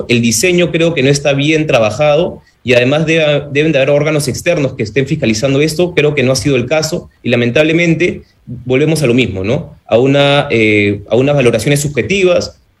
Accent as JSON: {"language": "Spanish", "country": "Peru", "said": "Y hay que unirnos como peruanos en contra de la violencia y de los extremos."}